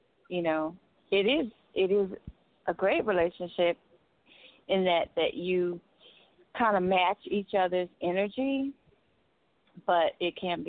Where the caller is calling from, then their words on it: Alabama, United States; I'm calling from Alabama.